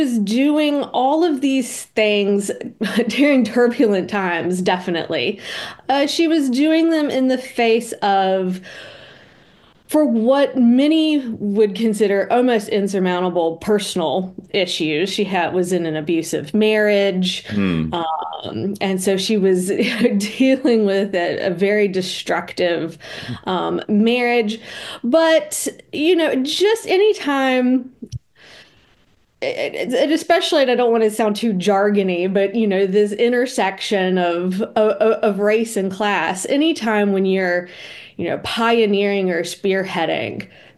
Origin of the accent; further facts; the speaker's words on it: North Carolina, United States; also born or lived in Montana; I had lived in Montana for several years at that point. I'm born and bred in Western North Carolina, but I, wanted to explore, wanted to travel, and found myself in Montana for the better part of a decade.